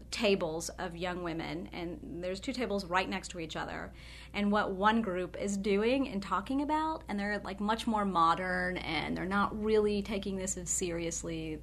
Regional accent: the South, United States; And for me, I think as a Southerner, it was a very conflicted story

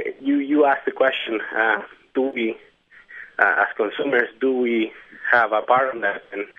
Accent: Chile; English is a second language; now in Draper, United States; I'm originally from Chile

